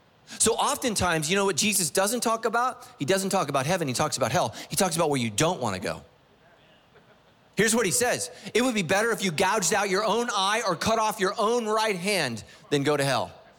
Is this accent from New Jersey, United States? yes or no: no; Sacramento, California, United States; I grew up in Sacramento. I thought it was the Sacramento River.